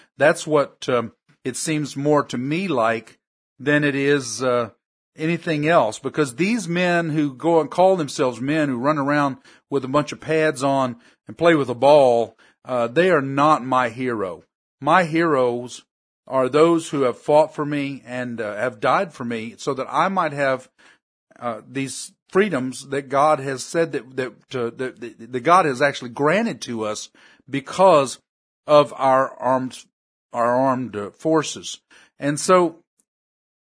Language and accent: English; United States; I am an American.